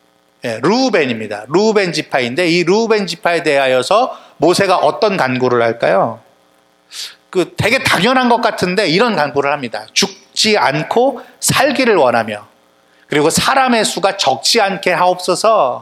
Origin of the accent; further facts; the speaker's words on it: South Korea; 제 안에 있는 정체성은 한국 사람, 한민족의 한 사람 이런 마음들이 있습니다.